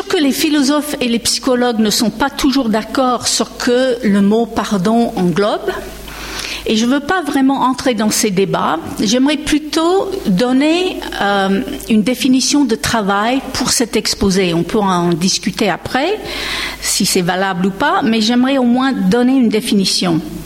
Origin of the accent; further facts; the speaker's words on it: United States; accent: American; French is a second language; mon accent américain ne vous bercera pas trop pendant cet exposé